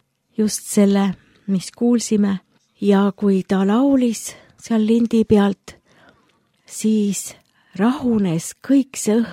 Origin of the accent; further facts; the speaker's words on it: Paide, Järva County, Estonia; born there; Jah, sündisin Paides.